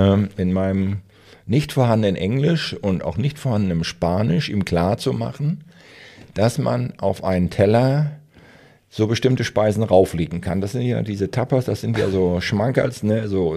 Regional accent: Germany; Unten lagen doch diese ganzen Servietten, wo wir gedacht haben als Deutsche, um Gottes Willen, was ist das hier?

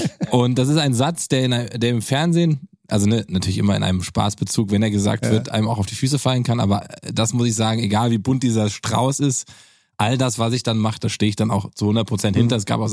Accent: Giessen, Hesse, Germany; ich komme ja aus Gießen, ist nicht weit von hier.

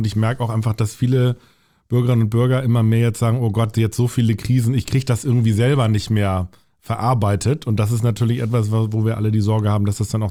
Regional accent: Hamburg, Germany; Also ich bin nun selber in der evangelischen Kirche da bei uns in Hamburg-Volksdorf und da sehr verwurzelt, wirklich von der Kinderbibelwoche an, wo jetzt witzigerweise meine Kinder in die Kinderbibelwoche gehen, obwohl die katholisch sind

